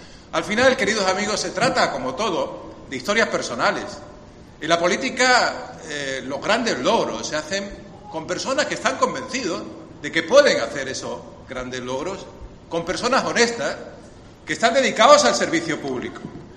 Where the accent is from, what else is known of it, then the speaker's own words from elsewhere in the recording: Motril, Andalusia, Spain; Hoy es un día de ilusión en mi pueblo, en mi tierra, y permitidme que mis primeras palabras, Luisa, sean mucho motril.